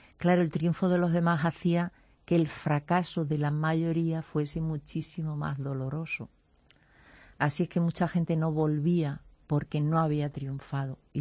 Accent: Extremadura, Spain; Yo que soy extremeña, me ha costado.

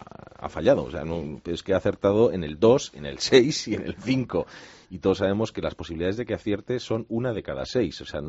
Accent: Basque Country, Spain; como vasco

